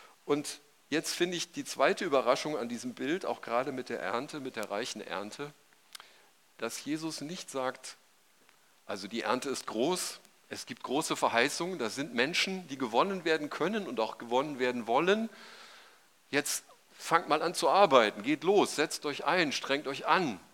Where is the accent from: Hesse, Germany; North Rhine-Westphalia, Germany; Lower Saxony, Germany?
Hesse, Germany; Ich bin im Waldeckschen im Nordhessen aufgewachsen und da gab es viele Getreidefelder, so in dem Dorf, wo ich aufgewachsen bin, drumherum.